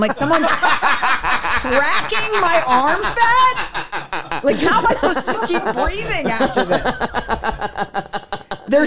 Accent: Maryland, United States; I grew up in Maryland. My dad was a civil rights lawyer.

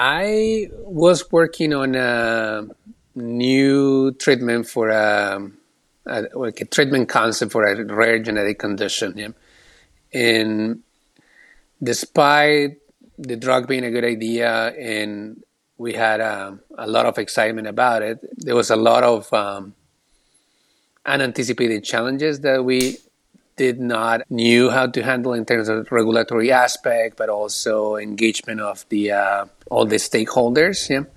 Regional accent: Colombia; I'm from Colombia.

